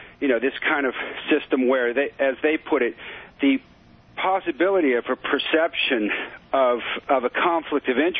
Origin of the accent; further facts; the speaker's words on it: Missouri, United States; In the state of Missouri, which is my home state